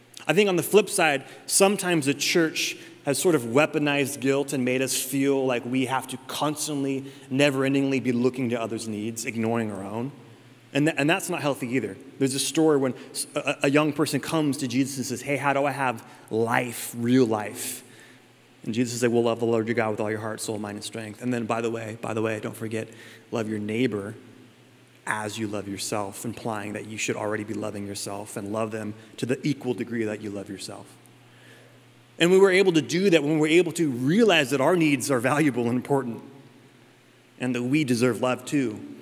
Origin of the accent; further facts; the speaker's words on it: California, United States; when I was a kid, I grew up in Northern California. We used to go up to Bodega Bay, and we'd go deep sea fishing